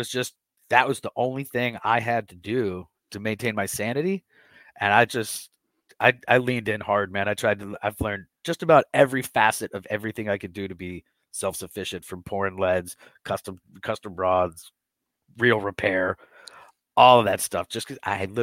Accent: Charlotte, North Carolina, United States; also born or lived in Murrells Inlet, South Carolina; And then I grew up in Charlotte, so I was pond hopping, you know, throwing rooster tails at bluegill and this, that, and a third. And then high school, I moved to Murrells Inlet, South Carolina

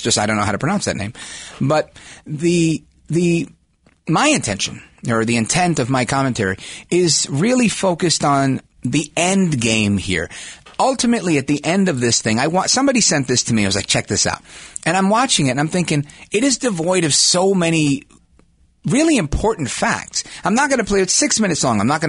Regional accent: United States; I am an American of Puerto Rican descent, a proud one. And I live in Jersey now

